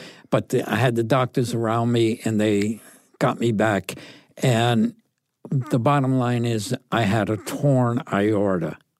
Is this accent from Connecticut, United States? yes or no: yes; Connecticut, United States; But growing up in Connecticut, I grew up on an area called City Point, and it was near the water. So I grew up loving boating.